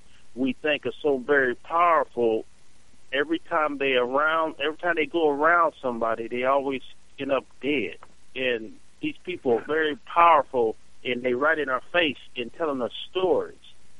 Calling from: Indiana, United States; I'm calling from Indiana.

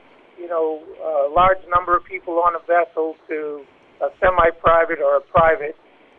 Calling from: Hawaii, United States; I'm calling from Oahu, which is in the state of Hawaii

